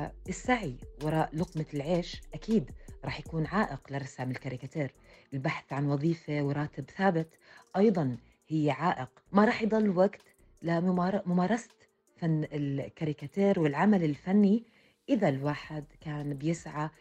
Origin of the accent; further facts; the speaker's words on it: Jordan; عندنا بالأردن يمكن يكون في رسام ويمكن ما يكون.